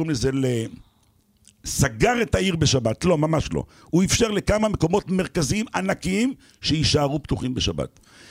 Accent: Jerusalem, Jerusalem District, Israel; אני אומר לך כירושלמי

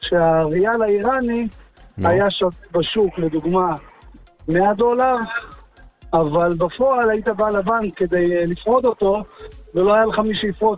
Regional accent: Iran; now in Israel; אנחנו מפרס, בטח.

